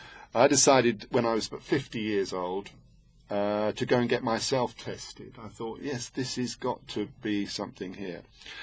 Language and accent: English; Cambridge, East of England, United Kingdom; in terms of where I was brought up in Cambridge, I was brought up, you must understand, very middle class